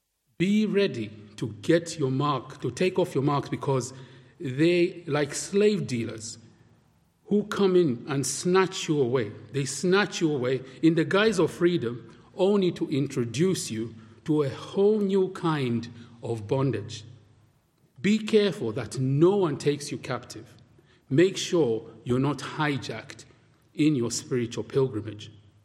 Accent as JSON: {"language": "English", "country": "Zambia", "tie": "born or raised there", "said": "Now, I grew up in Zambia"}